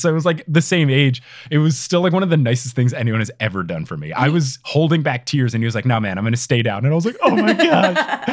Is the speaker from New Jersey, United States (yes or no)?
yes; New Jersey, United States; I did a tennis camp in the summers when I was growing up in New Jersey.